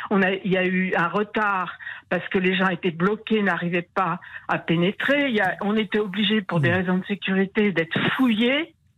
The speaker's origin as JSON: {"language": "French", "town": "Orléans", "region": "Centre-Val de Loire", "country": "France", "said": "Je suis d'Orléans"}